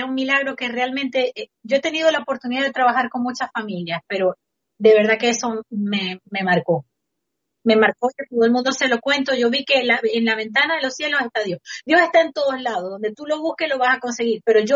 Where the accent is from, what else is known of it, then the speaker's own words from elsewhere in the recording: Venezuela; now in Miami, United States; todas las bendiciones que hemos recibido como venezolanos en el extranjero